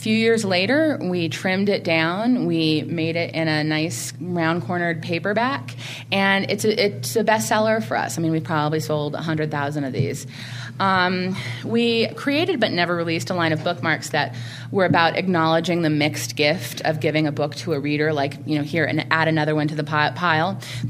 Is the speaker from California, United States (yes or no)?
yes; Berkeley, California, United States; And, you know, I grew up in Berkeley. People in Berkeley do not become CEOs.